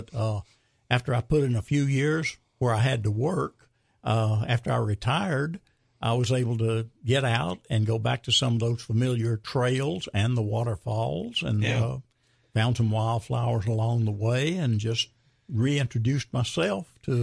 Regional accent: Anderson, United States; born there; I was born in Anderson.

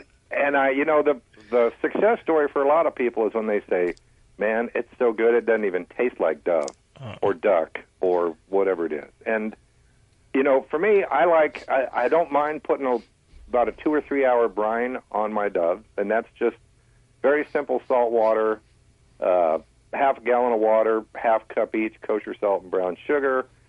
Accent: Virginia, United States; Yeah, which normally explains everything to most people, but actually I was born and raised in Virginia. We had a place in Myrtle Beach for 35 years.

